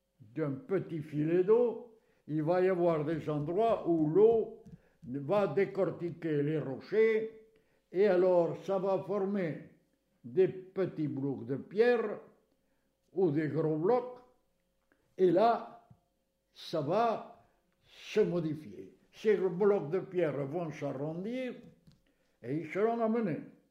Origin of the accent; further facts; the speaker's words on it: Carennac, Occitanie, France; j'avais des amis de Libourne qui venaient à Carennac passer les vacances dans mon village natal